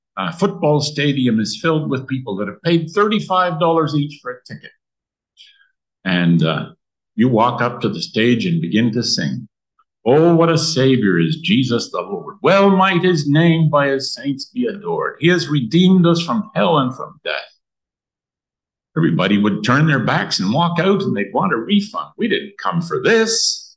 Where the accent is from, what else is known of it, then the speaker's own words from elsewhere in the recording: Canada; born there; I was born shortly after the Second World War, and I was born in Canada.